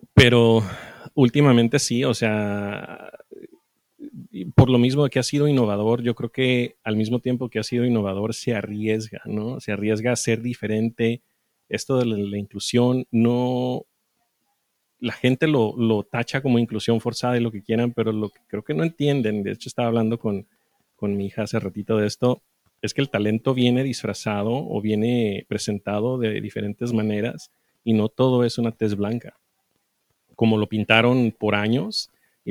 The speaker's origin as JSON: {"language": "Spanish", "country": "Mexico", "tie": "born or raised there", "said": "yo crecí en México, sí, vivo allá, lo que quieran, nací allá, pero crecí en México y yo nunca conocí en mis 30 y, bueno, 27 años que estuve viviendo aquí antes de que, no, 30 años antes de que me cambiara para allá"}